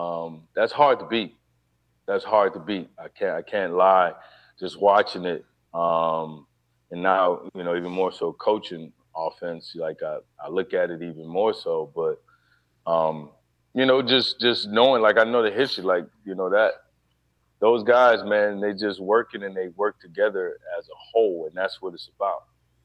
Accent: New Orleans, Louisiana, United States; when I grew up in New Orleans, and he was right there with me.

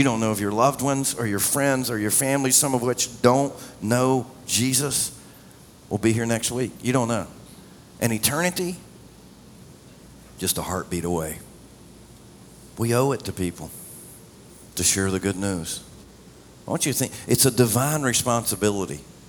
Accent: the South, United States; And, you know, I'm from the South. It's a common thing to say, hey, how you doing?

